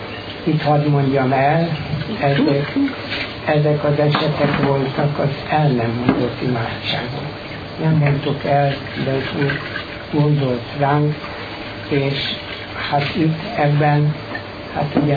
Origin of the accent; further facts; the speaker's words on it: Hungary; Ahogy magamat ismerem, és amilyen magyar vagyok, meg lelkes, én biztos ebben a társaságba kerültem volna